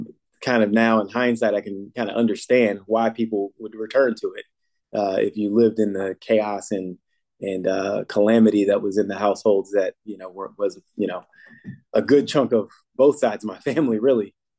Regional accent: New Jersey, United States; So I was I'm from New Jersey, born there, two-parent household.

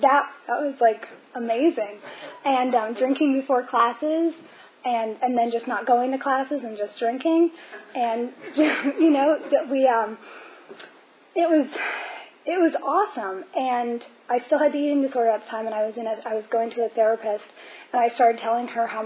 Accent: Reston, Virginia, United States; And my home group's the Midtown group, and I am from Reston, so it was actually a really nice drive down here.

